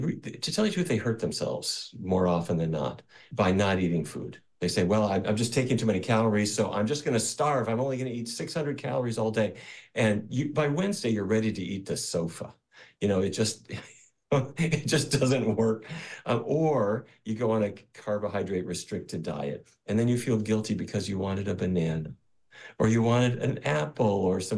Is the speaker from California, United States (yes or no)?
no; North Dakota, United States; let's say a person eats exactly what I ate for the first half of my life growing up in North Dakota.